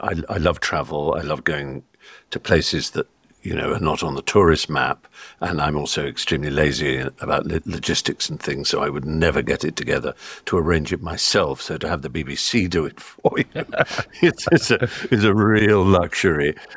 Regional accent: England, United Kingdom; I'm an Englishman going to America

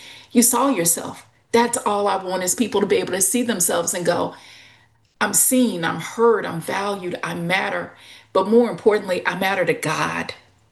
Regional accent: Louisiana, United States; now in Texas, United States; I am from the Deep South. I grew up in Louisiana. It's a very different culture than living here in Texas.

